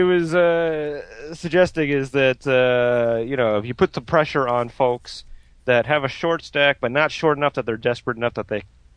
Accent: Ohio, United States; born there; And he had the audacity to criticize my Southern accent, which you know is about as natural as it gets for somebody born in Ohio.

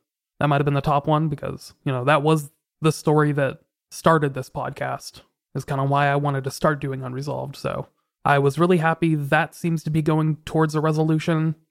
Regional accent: Puyallup, Washington, United States; a girl that disappeared from my hometown of Puyallup, Washington.

